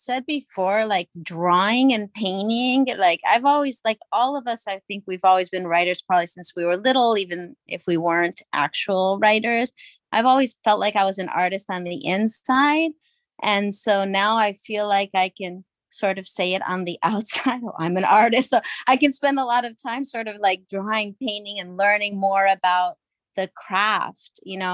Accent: Argentina; born there; first language Spanish; English is a second language; I was born in Argentina. Spanish is my first language, and it's really important to me.

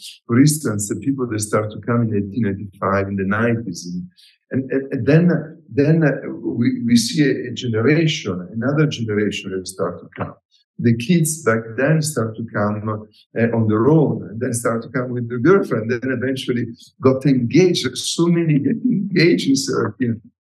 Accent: Milan, Lombardy, Italy; English is a second language; Yeah, I'm from Milano. And so I took my university degrees in Milano.

